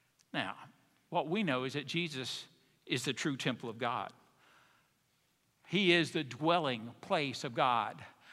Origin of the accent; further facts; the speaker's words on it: Autauga County, Alabama, United States; I grew up in Autauga County. We did not say mock. We said mock.